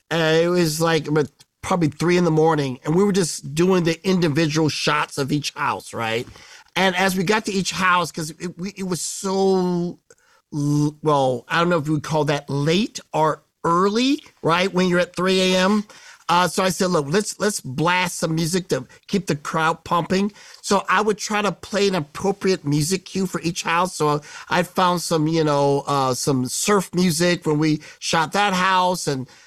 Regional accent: Midwest, United States; Christmas meant I grew up in the Midwest.

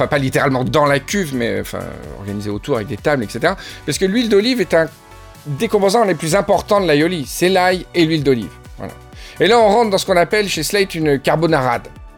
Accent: France; Et donc on est français, on est là pour parler de la cuisine aussi.

